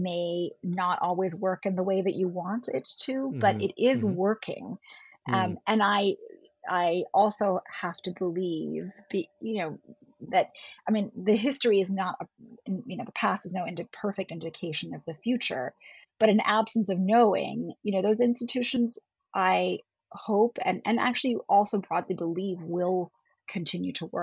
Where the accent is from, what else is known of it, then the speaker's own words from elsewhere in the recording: India; born there; first language German; English is a second language; So I'm actually by birth, I'm half Indian, half German. I was born in India, and then, you know, spent, my first language is German